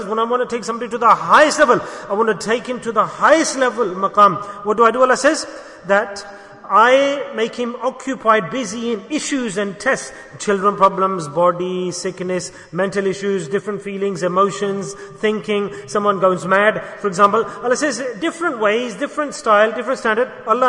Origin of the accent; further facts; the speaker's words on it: Ahmedabad, Gujarat, India; moved away as an adult; Yes, where did you come from? I came from Ahmedabad, Dakhan.